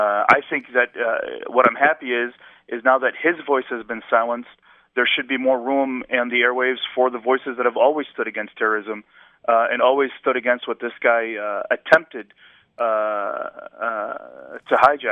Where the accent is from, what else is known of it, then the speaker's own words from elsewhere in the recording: United States; as an American and as a Muslim, I'm proud that our president was able to bring this man to justice.